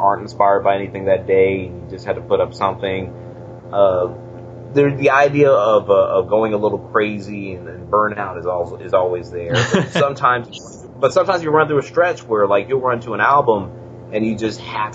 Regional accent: San Antonio, Texas, United States; also born or lived in Atlanta, United States; I was coming back to San Antonio, where my hometown is, and I got involved with KRTU.

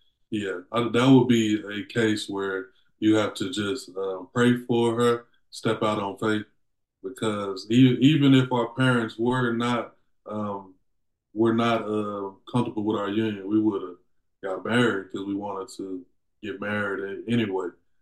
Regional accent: Dallas, Texas, United States; I'm from Dallas. I went up to Chicago for that purpose.

